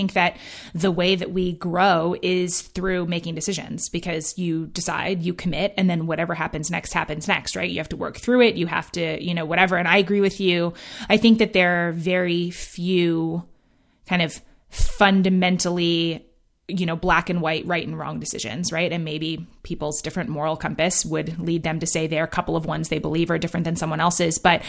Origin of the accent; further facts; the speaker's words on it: Manhattan, New York, United States; also born or lived in London, United Kingdom; I grew up in Manhattan and in London, had never, you know, being outdoors, being in nature is not something that my parents ever cared about or valued.